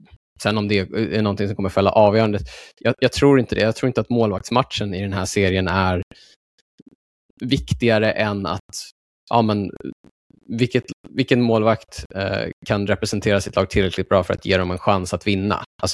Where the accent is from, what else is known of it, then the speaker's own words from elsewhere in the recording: Sweden; Alltså, som svensk vill man ju säga Gabriel Landeskogs ledarskap.